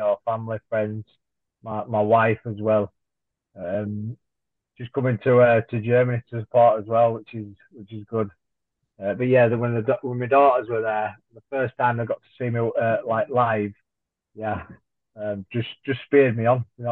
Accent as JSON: {"language": "English", "town": "Leeds", "region": "Yorkshire and the Humber", "country": "United Kingdom", "said": "Yeah, so like I'm from Leeds, so I did like to compete on that show because it's quite local"}